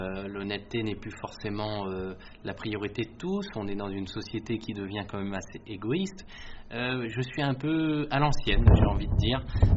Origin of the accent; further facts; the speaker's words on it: Jarny, Grand Est, France; je suis originaire de France, c'est vrai que j'ai oublié de le dire. C'est une petite commune de un peu moins de 8000 habitants en Meurthe-et-Moselle, entre Metz et Verdun.